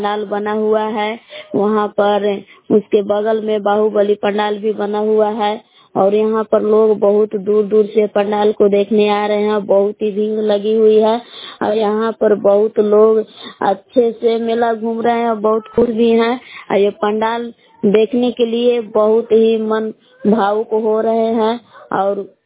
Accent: Belaon, Bihar, India; मैं ग्राम बेलाव कैमूर भगवान के निवासी हूँ।

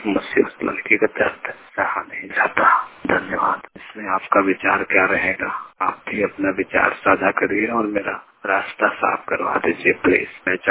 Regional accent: Mirzapur, Uttar Pradesh, India; मैं जिला मिर्जापुर उत्तर प्रदेश का रहने वाला हूँ

